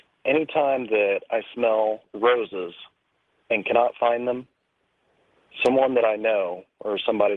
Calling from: Indianapolis, Indiana, United States; I'm calling from Indianapolis.

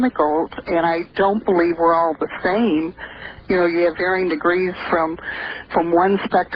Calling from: St. Louis, Missouri, United States; St. Louis.

